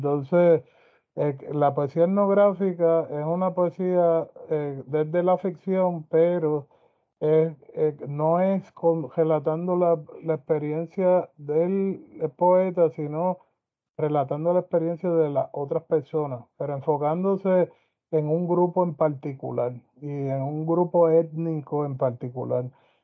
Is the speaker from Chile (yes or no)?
no; Puerto Rico; Y estoy trabajándolo con un grupo étnico que somos los puertorriqueños.